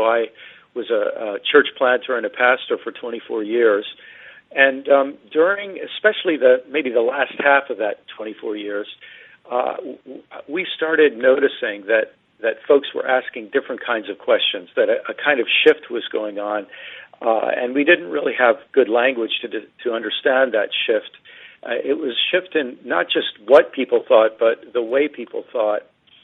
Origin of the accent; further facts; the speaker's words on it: East Coast, United States; Well, I grew up in the East Coast of the U.S., and I was a college English teacher.